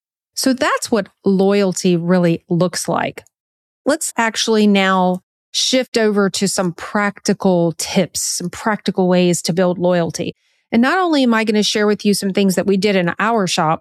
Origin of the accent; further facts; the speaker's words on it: Louisiana, United States; we're from Louisiana and people know, if you know anything about Louisiana, you know that we have great food here.